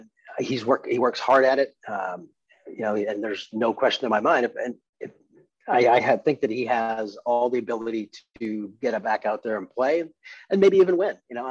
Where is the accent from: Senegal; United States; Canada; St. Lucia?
Canada; Montreal, Quebec; also born or lived in England; growing up in Montreal as an immigrant from England, it was interesting being one of the only brown kids in the neighborhood.